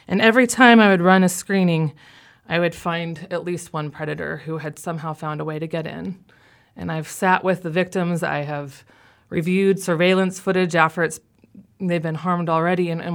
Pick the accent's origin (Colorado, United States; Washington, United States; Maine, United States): Washington, United States; Tacoma; a couple core people in my hometown of Tacoma who were Y members have really shouldered a lot of the burden.